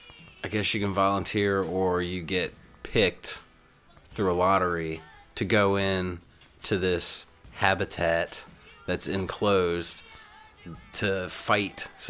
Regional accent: United States; I'm an American.

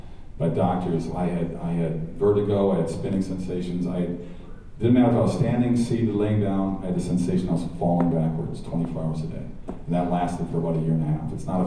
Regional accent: Minnesota, United States; now in Los Angeles, United States; Minnesota Vikings. I'm from Minnesota, guys. I'm sorry. You know? I'm loyal to my state. Even though I left, I still watch.

